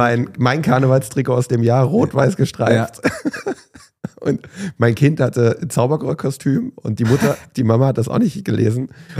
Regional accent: Dessau, Saxony-Anhalt, Germany; moved away as an adult; also born or lived in Leipzig; now in Cologne, Germany; Ja, ich bin in Dessau geboren, das war aber nicht mehr DDR-Zeiten, war tatsächlich nach der Wende, war 90 und bin sozusagen Ossi, ein waschechter Ossi und bin mit 18 aus Dessau ausgezogen, habe eine Zeit lang in Leipzig gelebt

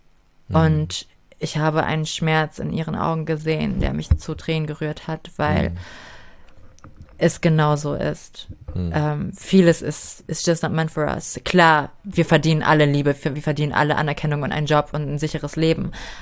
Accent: Germany; So, ich bin hier geboren. Ich bin dankbar dafür. Ich bin Deutsche.

